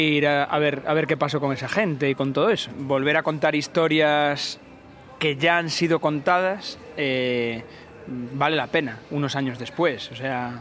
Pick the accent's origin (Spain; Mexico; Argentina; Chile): Spain; Galicia; yo soy gallego y en Galicia también hay corrupción.